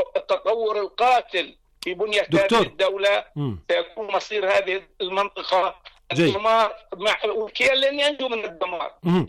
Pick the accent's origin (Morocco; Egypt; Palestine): Palestine; نحن لا نستطيع كفلسطينيين إلا أن نكون خلف ما تراه المقاومة